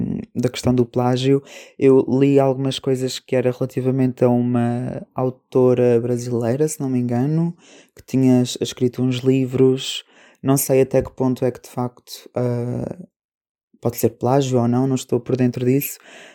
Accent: Portugal; nós, enquanto portugueses, encontrarmos uma personagem que fala a nossa língua

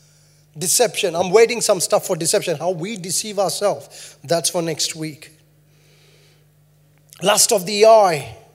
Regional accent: India; I come from India.

